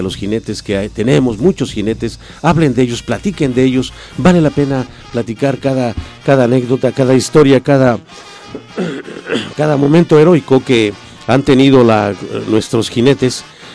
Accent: Oaxaca, Mexico; esa historia nos dice que existimos como pueblo mixteco, como oaxaqueños, como mexicanos.

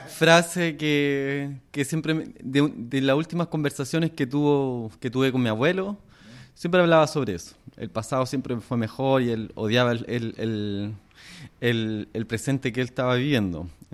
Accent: Viña del Mar, Valparaíso, Chile; born there; also born or lived in Santiago; Porque yo nací en Viña del Mar, pero me vine a vivir a Valparaíso.

